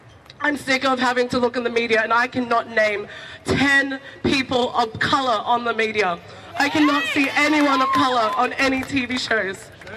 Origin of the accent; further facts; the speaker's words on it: Australia; The fact that I'm born and raised in Australia and I can't go to a store without getting pulled up because I look suspicious, that says something.